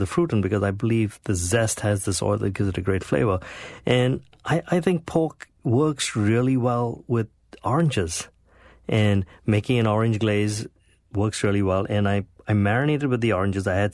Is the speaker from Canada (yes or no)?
no; India; I grew up in India